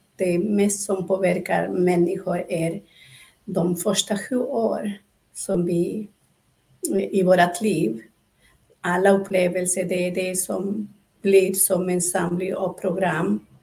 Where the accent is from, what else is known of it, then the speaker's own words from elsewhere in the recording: Peru; moved away as an adult; now in Sweden; Jag har levt till jag var 26 år i Peru. Sen flyttade jag hit. Men jag har uppväxt i den här tradition med healing